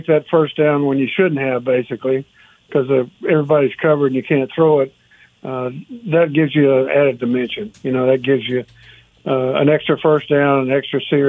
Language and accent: English; Texas, United States; I'm from Texas. People like people from Texas, you know.